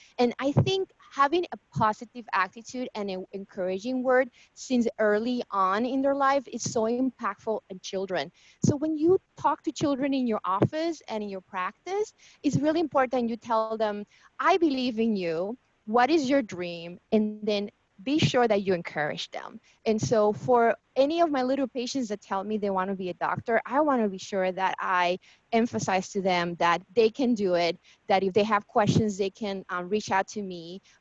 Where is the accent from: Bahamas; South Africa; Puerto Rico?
Puerto Rico; moved away as an adult; So when I came from Puerto Rico and started at Wellesley